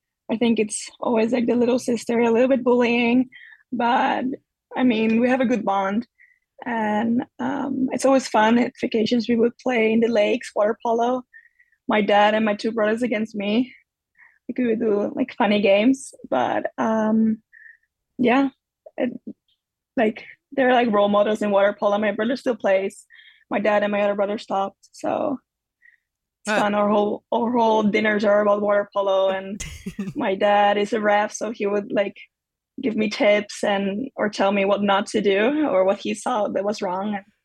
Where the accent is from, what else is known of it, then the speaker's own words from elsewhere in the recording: Nijverdal, Overijssel, Netherlands; So I'm from Nijverdal. It's like a small town in the east of the Netherlands. I like to say it's close to Germany. Then people get like an idea of where it is. But it's like far away from Amsterdam.